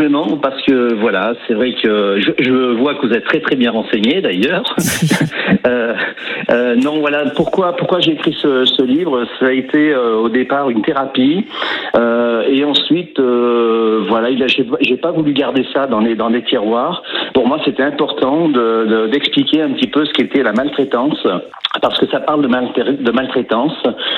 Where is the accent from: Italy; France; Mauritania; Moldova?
France; Désertines, Auvergne-Rhône-Alpes; born there; Vous avez un chêne qui symbolise ma naissance, mes racines, qui a été pris sur Désertine, je suis né à Désertine